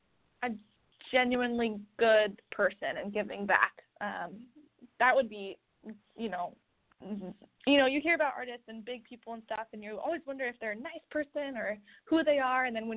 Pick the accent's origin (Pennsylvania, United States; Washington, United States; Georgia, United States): Washington, United States; I actually got to open for … in Washington State, my home state, at Clearwater Casino.